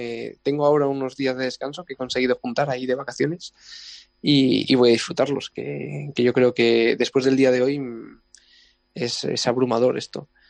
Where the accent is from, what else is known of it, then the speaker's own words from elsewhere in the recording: Madrid, Community of Madrid, Spain; Pues mira, yo soy de Madrid, pero siempre digo que soy de Ponferrada, por mis padres y abuelos.